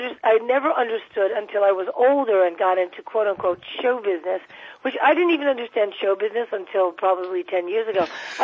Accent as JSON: {"language": "English", "town": "New York City", "region": "New York", "country": "United States", "tie": "born or raised there", "said": "And when I was growing up, we would run throug"}